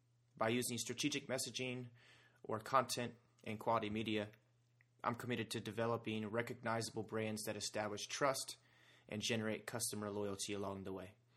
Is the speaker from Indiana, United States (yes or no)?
yes; Indianapolis, Indiana, United States; now in Arizona, United States; So I'm an Indianapolis native. I'm not originally from Arizona, but I've been here almost 8 years now. I grew up a contractor's son on the south side in a Christian home.